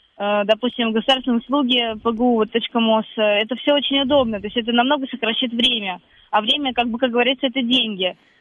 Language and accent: Russian; Moscow, Russia; я москвичка, я живу в Москве